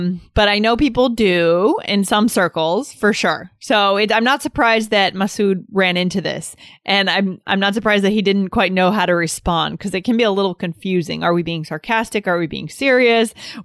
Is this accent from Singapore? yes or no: no; United States; Well, I mean, I'm American, so American English is a little sarcastic by nature, right?